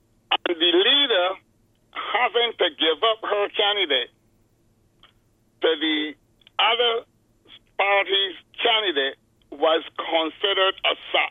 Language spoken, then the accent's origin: English; Barbados; I never tell nobody that I live in Straker's tenantry. I come from Straker's tenantry.